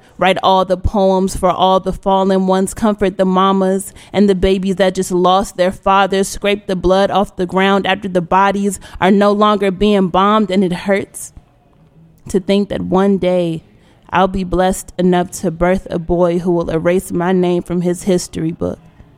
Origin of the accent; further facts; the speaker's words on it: Washington, District of Columbia, United States; also born or lived in Prince George's County; I'm 21. Mm-hmm. I'm from Southeast D.C.